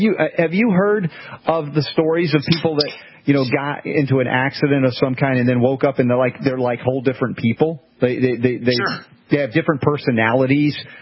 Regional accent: Georgia, United States; accent: Southern; You know, it's like I get back with my Southern fried friends that I grew up with in Georgia, and I can get Southern too.

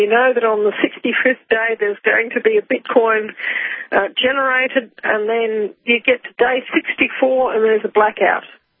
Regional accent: Rotorua, Bay of Plenty, New Zealand; and I grew up in Rotorua in New Zealand

